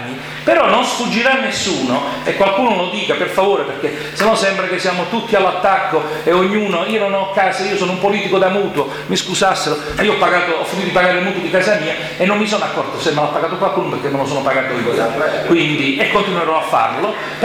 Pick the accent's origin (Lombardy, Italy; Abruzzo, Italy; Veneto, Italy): Abruzzo, Italy; la linea adriatica, e siamo pure noi come abruzzesi